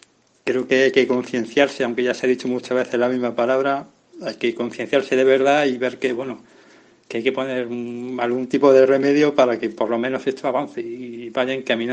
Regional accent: Jaén, Andalusia, Spain; also born or lived in Linares; yo soy natural de aquí de Jaén, aunque bueno, soy nacido en Linares. Llevo 3 meses más o menos viviendo en el hogar de acogida de Santa Clara, en la casa de acogida de Santa Clara.

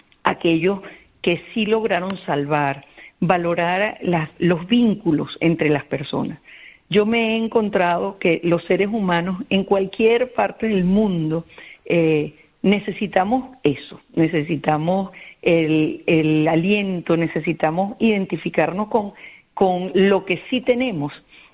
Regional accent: Venezuela; Yo soy venezolana palmera. Nosotros en Venezuela tuvimos una tragedia inmensa en Vargas.

